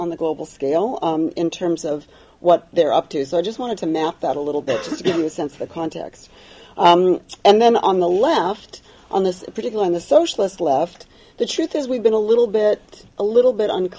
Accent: Canada; I'm from Canada, from the International Socialist there, and I'm also on the coordinating committee of the Coalition Against Israeli Apartheid.

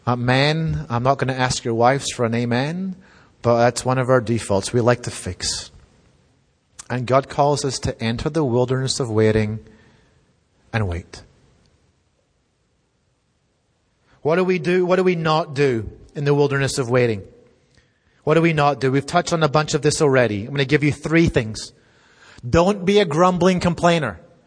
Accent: United Kingdom; Now, I know I'm British, and I was nurtured on sarcasm.

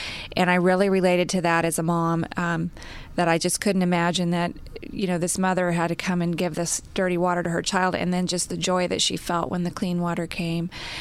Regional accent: Texas, United States; Well, I'm also a real estate agent, and I grew up in Texas

